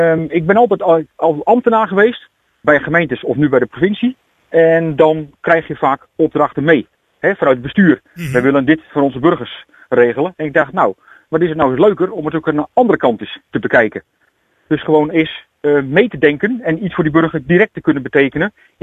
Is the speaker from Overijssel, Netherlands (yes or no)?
yes; Hengelo, Overijssel, Netherlands; toen ik nog in Hengelo woonde, daar kom ik vandaan